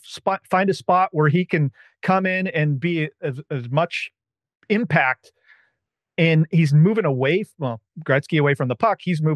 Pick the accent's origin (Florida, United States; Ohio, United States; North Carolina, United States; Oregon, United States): Oregon, United States; Portland; my family's from Boston. And I follow the Blazers because I grew up in Portland.